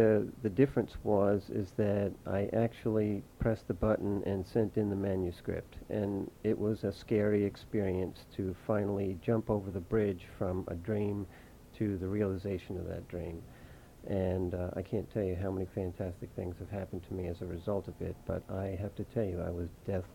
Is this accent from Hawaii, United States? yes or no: no; Long Island, New York, United States; moved away as an adult; now in Evansville, United States; Originally from Long Island, New York. And I moved to Evansville, Indiana in 1986 when Bristol-Myers relocated their plant there. And I've been in Evansville ever since.